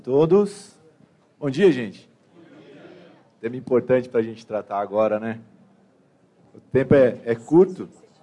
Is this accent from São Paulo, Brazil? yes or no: yes; Santo Antônio do Pinhal, São Paulo, Brazil; Eu sou de Santo Antônio do Pinhal, um pequeno município na Serra da Mantiqueira